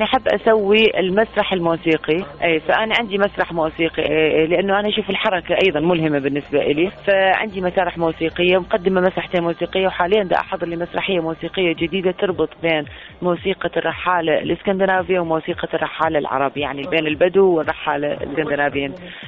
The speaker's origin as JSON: {"language": "Arabic", "country": "Iraq", "said": "أنا مو عربية لكن أنا عراقية لأن أصولي مو عربية. عندي والدتي أنا من أصول تركمانية"}